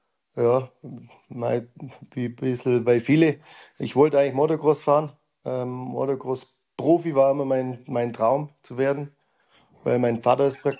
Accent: Bavaria, Germany; born there; now in Chiemgau, Germany; Na genau, ich bin eigentlich aus dem Allgäu gebürtig. Und bin dann aber vor circa 20 Jahren ins Chiemgau gezogen

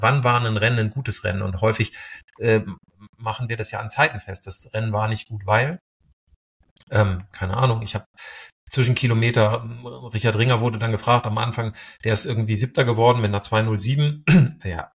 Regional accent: Hamburg area, Germany; ich komme ja aus der Nähe von Hamburg

